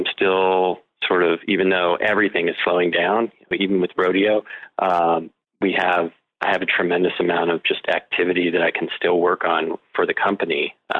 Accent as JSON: {"language": "English", "region": "Pacific Northwest", "country": "United States", "tie": "born or raised there", "said": "I grew up in the Northwest, Pacific Northwest."}